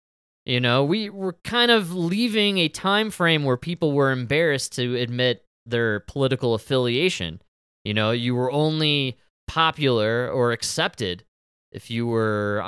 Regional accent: Chicago, Illinois, United States; Yeah, well, we're from Chicago.

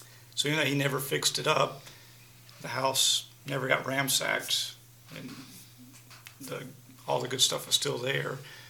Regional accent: Georgia, United States; We are from Cobb County, so since 2003 I've had a heating and air business out of the West Cobb area.

